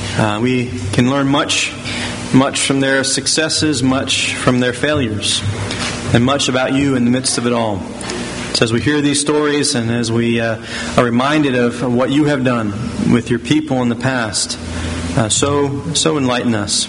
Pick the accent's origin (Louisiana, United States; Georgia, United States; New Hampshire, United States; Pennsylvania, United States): Pennsylvania, United States; The place where I grew up in West Mount Airy was developed about the turn of the 20th century, about 1900.